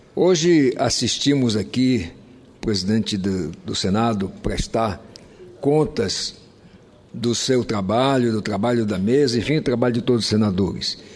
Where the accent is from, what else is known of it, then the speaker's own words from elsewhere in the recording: Roraima, Brazil; em Boa Vista, lá no meu estado de Roraima